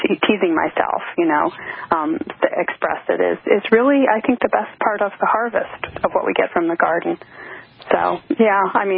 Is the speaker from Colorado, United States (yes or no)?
no; Douglaston, New York, United States; Oh, I grew up in Douglaston, Queens, which is sort of where Long Island and New York City, it's like right on the border of the last town, one of the last towns in New York City, technically.